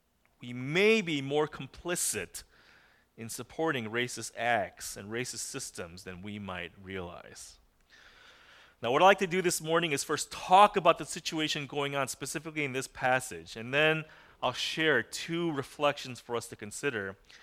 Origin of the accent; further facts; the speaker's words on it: United States; born there; I am Korean American. And so that means I have eaten a special rice cake soup on New Year's Day almost without fail ever since I've been a kid. That's just something I've always done. And I was born here. I can't even speak Korean that well